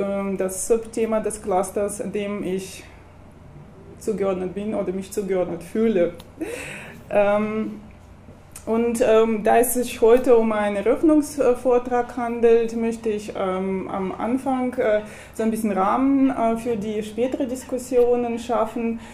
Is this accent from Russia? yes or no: yes; Saint Petersburg, Russia; German is a second language; now in Karlsruhe, Germany; wie Sie an meinem Namen vielleicht sehen und an dem Akzent hören, komme ich aus Russland. Ich komme aus St. Petersburg und es ist so eine Kulturstadt, Stadt der Museen.